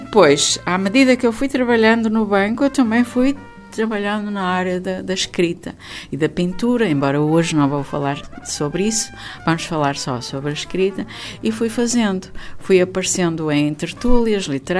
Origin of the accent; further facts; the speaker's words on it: Landim, Braga, Portugal; lá pela minha terra, Landim, Famalicão, passava eu todas as semanas a buscar livros, desde que aprendi a ler